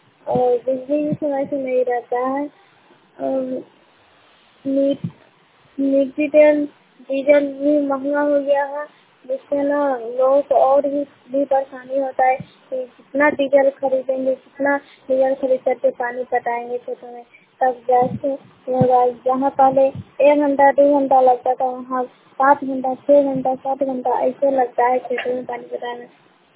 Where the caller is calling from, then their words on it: Shahbazpur, India; मैं रिपोर्टर … शहबाजपुर पंचायत के शहबाजपुर गाँव से बोल रही हूँ।